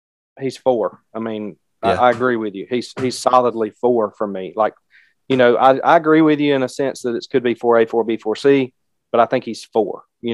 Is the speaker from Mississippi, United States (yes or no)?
yes; Mississippi, United States; I know, you know, we're from Mississippi, so it's a little bit relevant.